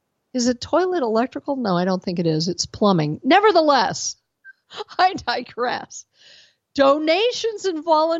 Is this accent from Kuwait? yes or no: no; Denver, Colorado, United States; As you know, I'm from Denver originally